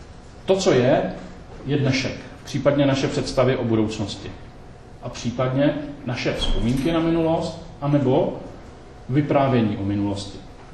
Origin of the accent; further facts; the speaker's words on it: South Moravian Region, Czechia; Samozřejmě nejsem Čech, protože jsem se narodil na jižní Moravě, takže jsem Moravák.